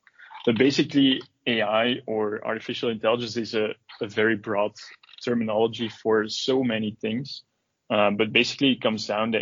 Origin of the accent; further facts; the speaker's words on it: Antwerp, Flanders, Belgium; I actually was born and raised in Belgium in a town called Antwerp. Basically, I'm a 26-year-old computer engineer.